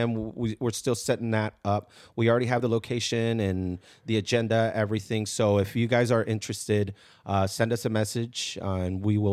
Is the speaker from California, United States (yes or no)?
yes; Oakland, California, United States; I think especially growing up in Oakland and being a part of like the A's culture, the Raiders culture